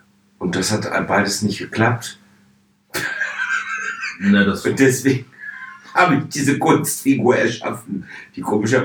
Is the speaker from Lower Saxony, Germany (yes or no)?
yes; Lower Saxony, Germany; in einer freien Theatergruppe auf dem Lande, näher Hannover, wo ich groß geworden bin.